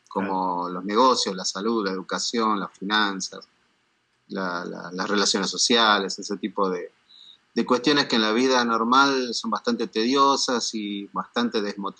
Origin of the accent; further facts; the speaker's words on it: Salta, Argentina; Tres líneas, bueno, soy salteño